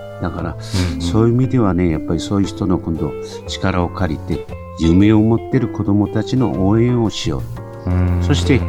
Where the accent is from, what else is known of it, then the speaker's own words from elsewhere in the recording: Fukushima, Japan; 私らも福島県人としては非常に誇りだと思いますんでね